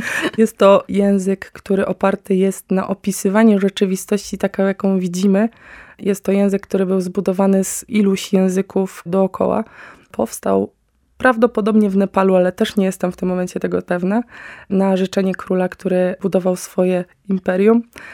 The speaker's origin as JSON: {"language": "Polish", "town": "Płock", "region": "Masovian Voivodeship", "country": "Poland", "also_born_or_lived": "Kraków", "lives_now": "Mszana Dolna, Poland", "said": "Pochodzę z Płocka, tak jak już powiedziałaś, studiowałam w Krakowie przez 10 lat i w końcu przeprowadziłam się do Mszany, bo straciłam pracę po prostu przez COVID-a."}